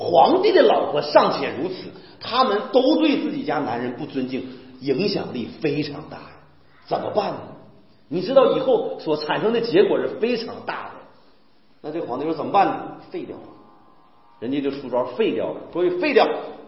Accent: Northeast China, China; accent: Northeastern Mandarin; 就用我们东北话讲，这个爷们儿

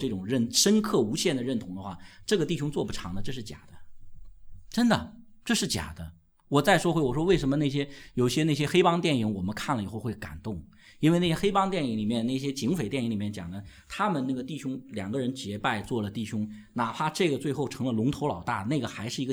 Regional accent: China; 这真的是我们中国人，特别是我们大陆人的一个重大的缺陷

